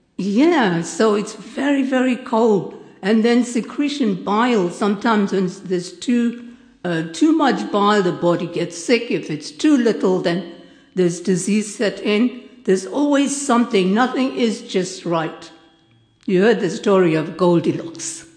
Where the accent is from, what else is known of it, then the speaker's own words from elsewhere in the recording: South Africa; also born or lived in South India; Now in South Africa, I come from South Africa, originally from South India.